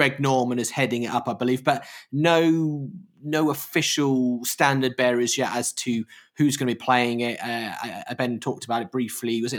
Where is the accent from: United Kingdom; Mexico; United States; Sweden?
United Kingdom; comparing our horrendous historical history that we have as British people to what's currently going on in Saudi Arabia is slightly different